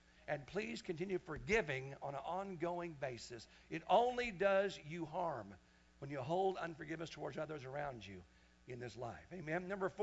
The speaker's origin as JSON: {"language": "English", "region": "Missouri", "country": "United States", "tie": "born or raised there", "also_born_or_lived": "Wichita, Kansas", "said": "You know, I was raised myself in Missouri when I was only like age 3 to age 8. Those guys were highly prejudiced. There was only white faces all around me all the time. Then I found myself in Wichita, Kansas"}